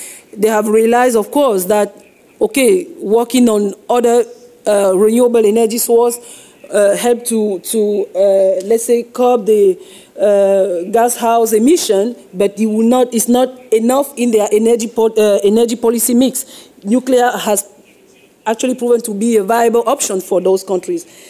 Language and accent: English; Cameroon; I am from Cameroon, an African woman standing in front of you